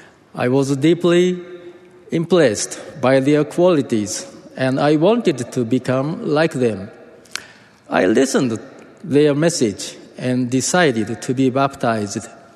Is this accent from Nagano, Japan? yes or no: yes; Matsumoto, Nagano, Japan; English is a second language; I grew up in Matsumoto, Japan, close to where the Nagano Winter Olympics were held. My hometown looks very much like Salt Lake City, a valley surrounded by beautiful mountains.